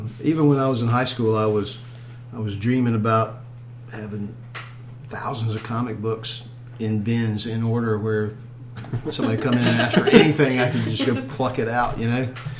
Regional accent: North Carolina, United States; I'm from North Carolina, and I like to draw comic books.

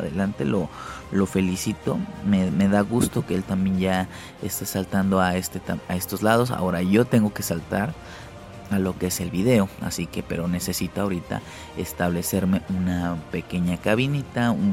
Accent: Cuernavaca, Morelos, Mexico; yo que soy de Cuernavaca

